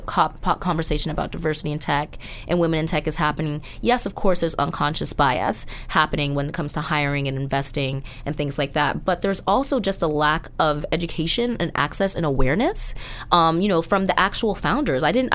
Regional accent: New York, United States; I'm a woman, I'm emotional, I'm Black, I'm from New York, I'm a therapist.

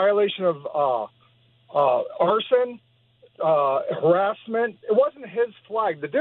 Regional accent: Maplewood, United States; I'm from Maplewood.

